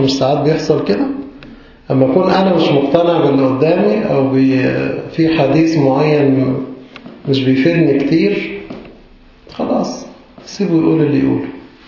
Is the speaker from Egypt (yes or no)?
yes; Egypt; ما تعودناش عليها كمصريين، صح؟ لكن لما تيجي بقى تخرج من المجتمع المصري لمجتمع آخر